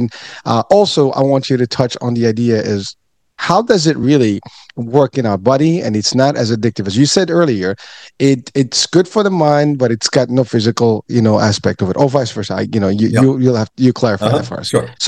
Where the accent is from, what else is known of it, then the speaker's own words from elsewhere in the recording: Morocco; I'm from Morocco originally, so there's hashish